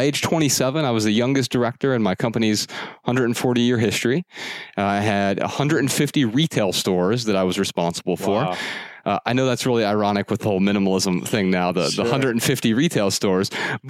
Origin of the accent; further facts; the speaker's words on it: Dayton, Ohio, United States; I mean, I grew up really poor in Dayton on welfare and food stamps.